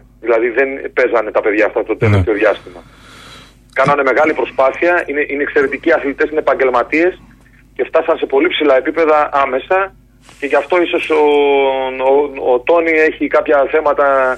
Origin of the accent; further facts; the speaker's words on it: Thessaloniki, Central Macedonia, Greece; και εγώ σαν γνήσιος Θεσσαλονικιός θα έλεγα ακριβώς το ίδιο.